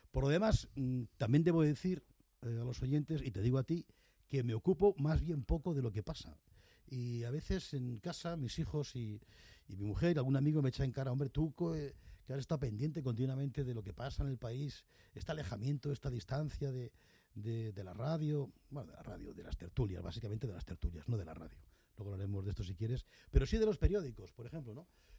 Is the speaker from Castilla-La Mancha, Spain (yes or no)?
yes; Toledo, Castilla-La Mancha, Spain; Bueno, yo vengo de Toledo, vengo de Castilla-La Mancha